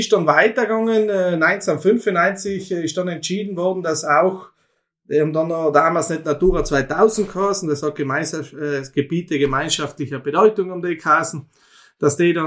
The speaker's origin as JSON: {"language": "German", "town": "Toblach", "region": "South Tyrol", "country": "Italy", "tie": "born or raised there", "also_born_or_lived": "Vienna", "moved": "as an adult", "said": "ich komme aus Doblach, bin aufgewachsen auf einem Bergbauernhof, der sich auf 1600 Meter befindet. Bin nach meiner Matura nach Wien aus"}